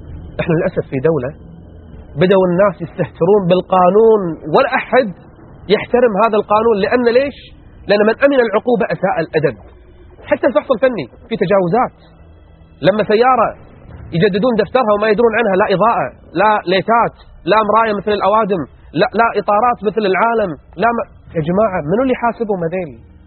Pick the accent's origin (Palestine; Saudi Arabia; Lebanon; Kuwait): Kuwait; حنا حتى احترام شارع المشاة ما عندنا بالكويت